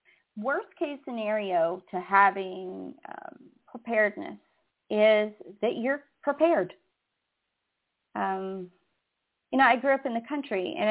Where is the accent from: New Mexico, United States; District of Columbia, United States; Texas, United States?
Texas, United States; and you know, I'm from Texas.